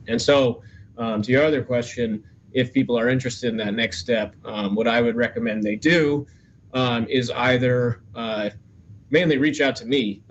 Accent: Ithaca, New York, United States; also born or lived in Brooklyn / New Orleans / Texas / Tennessee; I'm from Brooklyn originally, but I moved upstate to, I don't know if you're familiar with Ithaca, New York. I moved up there when I was pretty young. Then I moved back to the city, then to New Orleans, then to Texas, then to Tennessee

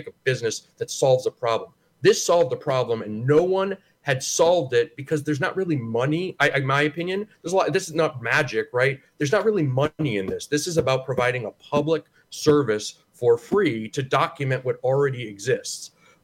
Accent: Ohio, United States; I'm from Northeast Ohio, so it pains me also.

